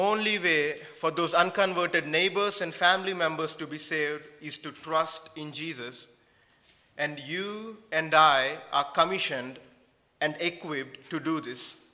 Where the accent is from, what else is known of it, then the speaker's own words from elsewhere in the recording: India; I was brought up in India, so I don't know much about monarchy